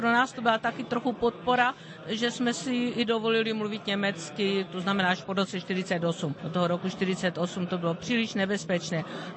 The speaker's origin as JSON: {"language": "Czech", "town": "Jablonec nad Nisou", "region": "Liberec Region", "country": "Czechia", "moved": "yes", "lives_now": "Germany", "said": "My jsme nejdřív šli do Baden-Württemberska, protože my jsme teprve odcházeli z Jablonce v roce 64."}